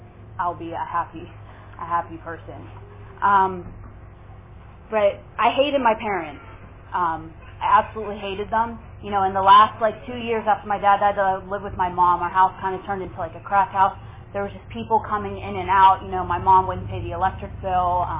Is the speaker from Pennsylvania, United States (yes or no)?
yes; Bethel Park, Pennsylvania, United States; So I'm from Pittsburgh, and I'm from a suburb outside of Pittsburgh. It's called Bethel Park.